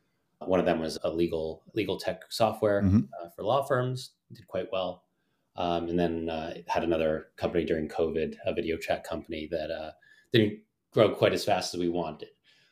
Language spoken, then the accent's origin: English; New York, United States; I grew up in New York and experienced some of the best buildings in the world